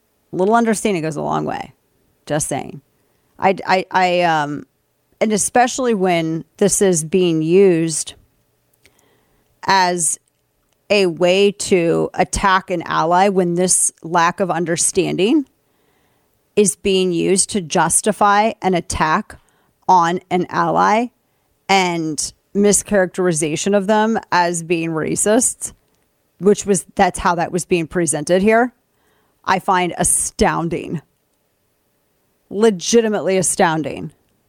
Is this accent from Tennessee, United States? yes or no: no; St. Louis, Missouri, United States; we in my hometown of St. Louis, we have a a huge Serbian, Bosnian population.